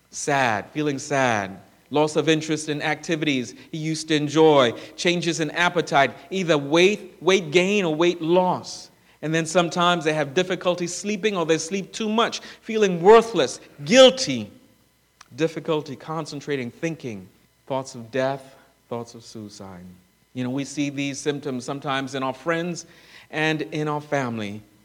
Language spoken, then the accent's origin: English; Trinidad & Tobago; I am from the Twin Island Republic of Trinidad and Tobago.